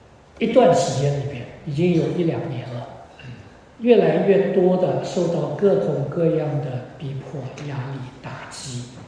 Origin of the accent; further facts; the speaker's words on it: China; 牧人跟我们中国人的那个概念也有不同的